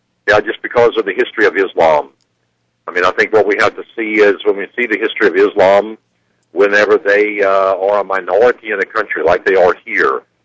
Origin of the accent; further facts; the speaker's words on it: Missouri, United States; No. I live, of course, in Florida there, okay. But I'm originally from Missouri.